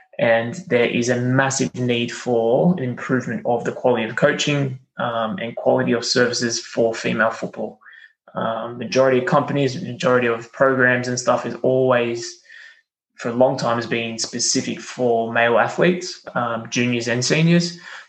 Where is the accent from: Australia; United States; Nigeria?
Australia; Queanbeyan, New South Wales; we're from Canberra or Queanbeyan in New South Wales originally.